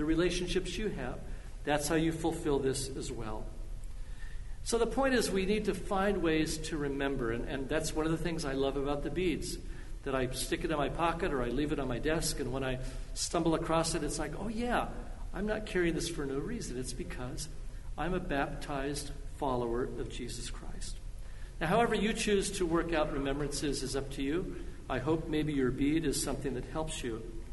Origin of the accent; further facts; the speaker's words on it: Carpinteria, California, United States; This is an old packing crate label with a picture of my hometown. As you look from Carpinteria out in through the ocean to the Channel Islands, this is where I grew up